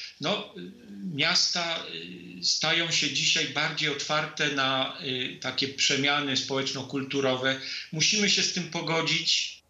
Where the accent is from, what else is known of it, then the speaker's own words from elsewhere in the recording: Kalisz, Greater Poland Voivodeship, Poland; Pochodzę z Kalisza.